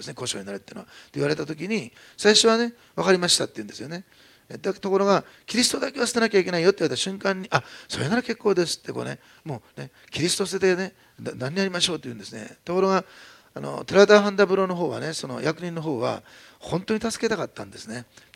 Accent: Osaka, Japan; 私は大阪ですし、妻は岐阜ですし

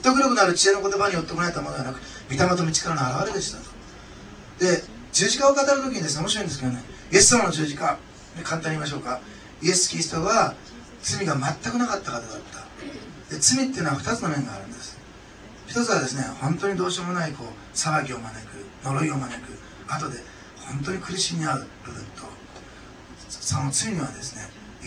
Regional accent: Osaka, Japan; 学生時代、私大阪市なんですけど

